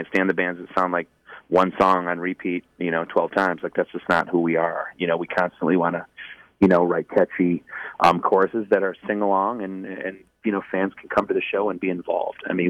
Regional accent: Midwest, United States; I mean, I think growing up in the Midwest, we're a big product of that.

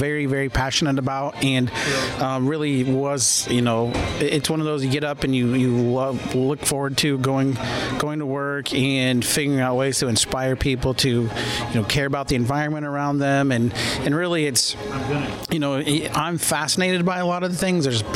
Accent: Fairfield, Iowa, United States; also born or lived in Osceola, United States; No, I grew up in southeast Iowa in Fairfield.

